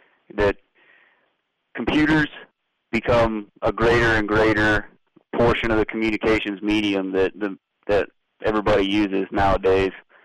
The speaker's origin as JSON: {"language": "English", "town": "Pittsburgh", "region": "Pennsylvania", "country": "United States", "tie": "born or raised there", "said": "I grew up in Pittsburgh, lived on the south side, and then, you know, I lived all around the Pittsburgh area."}